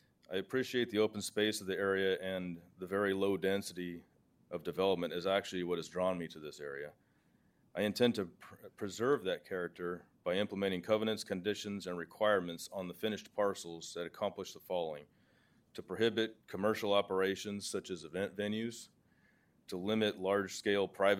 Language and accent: English; Clovis, California, United States; I grew up in Clovis near Buchanan High School before that complex was built